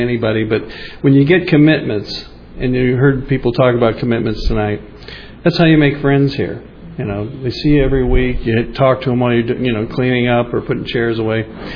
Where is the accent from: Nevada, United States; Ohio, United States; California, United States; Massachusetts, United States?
California, United States; Hollywood; also born or lived in Los Angeles; So, I was born in Los Angeles at Doctor's Hospital on Western Avenue. Grew up in Hollywood.